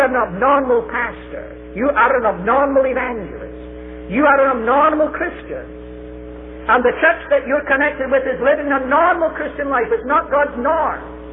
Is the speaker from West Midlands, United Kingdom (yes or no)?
no; Scotland, United Kingdom; I'm a Scotsman, brought up a Calvinist of the Calvinists.